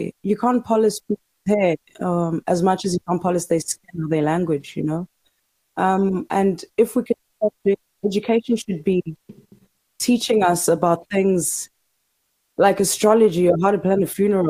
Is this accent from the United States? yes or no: no; South Africa; I thought as a South African, I'm here. English is from here.